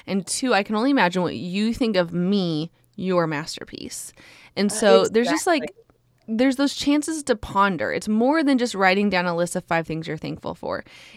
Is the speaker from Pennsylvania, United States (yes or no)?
no; Alaska, United States; now in Texas, United States; I grew up in Alaska, and the mountains are so stinking majestic there.